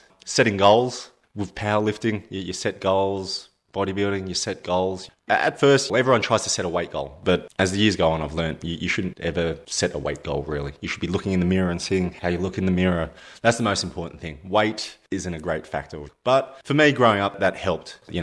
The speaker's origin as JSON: {"language": "English", "town": "Canberra", "region": "Australian Capital Territory", "country": "Australia", "tie": "born there", "said": "Yeah, I was born in Canberra in 84."}